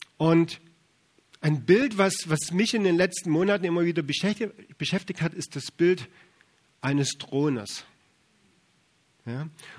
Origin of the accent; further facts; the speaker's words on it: Saxony, Germany; accent: Saxon; now in Frankfurt, Germany; Wie ihr schon an meinem Dialekt hören könnt, wir sind also nicht hier in Frankfurt aufgewachsen oder in der Umgebung, sondern wir kommen ursprünglich aus Sachsen, meine Frau und ich.